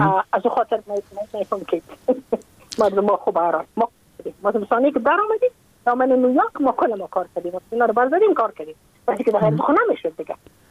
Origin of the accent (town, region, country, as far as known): Afghanistan; moved away as an adult; now in United States